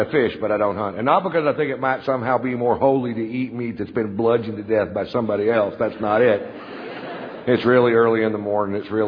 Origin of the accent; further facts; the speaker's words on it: Texas, United States; I'm from Texas. I'm a cowboy, a real cowboy. I was a bronc rider for 6 years of my life.